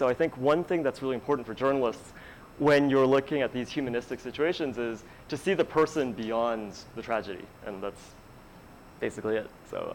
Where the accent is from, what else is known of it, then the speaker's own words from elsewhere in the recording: Canada; I am from Canada, I'm going to this foreign country.